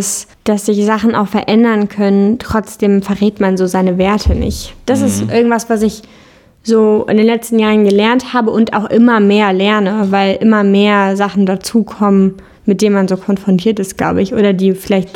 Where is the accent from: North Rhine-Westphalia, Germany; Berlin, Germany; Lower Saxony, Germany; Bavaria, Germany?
North Rhine-Westphalia, Germany; Cologne; Ich bin in Köln aufgewachsen, in der Stadt, in der wir jetzt beide auch wohnen. Und bin irgendwann nach Wien für eine kurze Zeit und dann nach Hamburg für geplant eine lange Zeit.